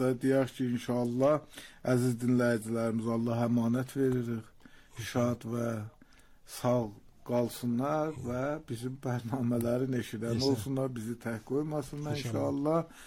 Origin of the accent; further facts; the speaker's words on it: Iran; moved away; Çünki mən İrandan gəlmişəm.